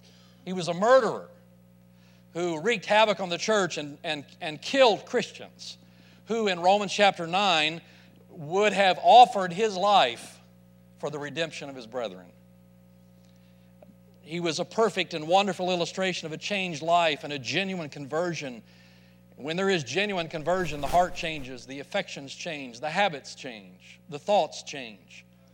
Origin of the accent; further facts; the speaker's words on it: Alabama, United States; But I grew up in North Alabama, and at the age of 6, my parents took us to a revival meeting at Springdale Baptist Church.